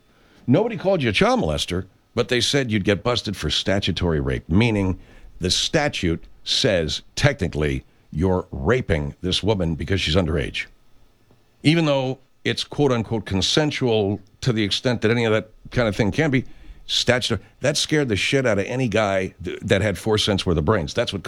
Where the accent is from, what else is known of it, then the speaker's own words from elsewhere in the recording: Arcadia, California, United States; here in California, where I grew up in Arcadia, which is near the San Gabriel Mountains, the foothills